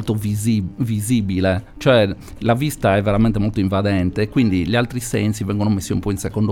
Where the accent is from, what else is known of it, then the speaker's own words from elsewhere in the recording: Cagliari, Sardinia, Italy; pur essendo cagliaritano, nato a Cagliari, tante cose noi cagliaritani non le sappiamo